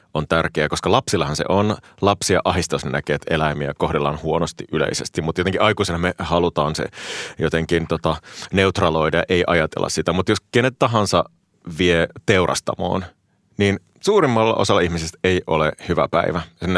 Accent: North Ostrobothnia, Finland; mä oon Pohjois-Pohjanmaalta.

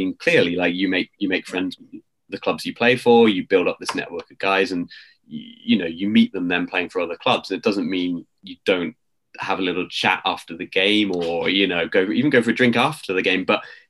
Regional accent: Lethbridge, Alberta, Canada; born there; I was born in Lethbridge, Alberta.

